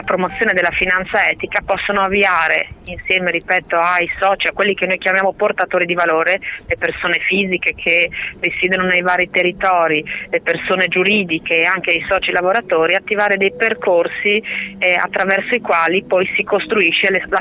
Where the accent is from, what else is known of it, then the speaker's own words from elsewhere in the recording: Udine, Friuli-Venezia Giulia, Italy; Ecco, io vengo dal Friuli, da Udine, quindi da una piccola regione